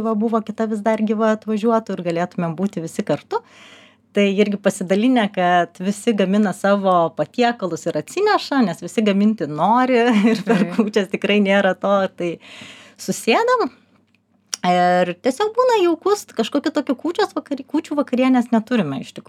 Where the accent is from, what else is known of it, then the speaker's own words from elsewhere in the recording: Vilnius, Vilnius County, Lithuania; mums yra labai gerai, kad mes esam vilniečiai.